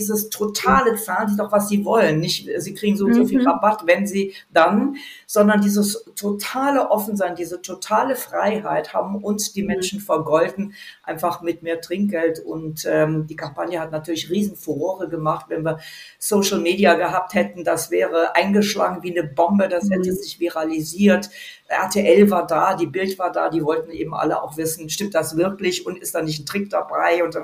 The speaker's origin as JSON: {"language": "German", "town": "Mönchengladbach", "region": "North Rhine-Westphalia", "country": "Germany", "said": "Ich komme aus Mönchengladbach ursprünglich, das und am Stadtrand."}